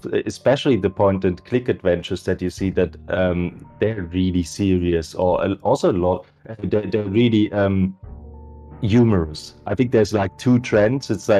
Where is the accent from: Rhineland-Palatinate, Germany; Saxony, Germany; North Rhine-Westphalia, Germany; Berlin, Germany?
Saxony, Germany; Leipzig; I decided to write a book, like a historic crime fiction set in Leipzig, like in my hometown.